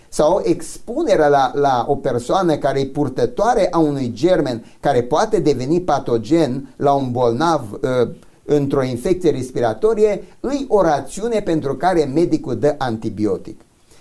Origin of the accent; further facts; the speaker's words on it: Romania; noi ca români exagerăm foarte tare cu antibioticele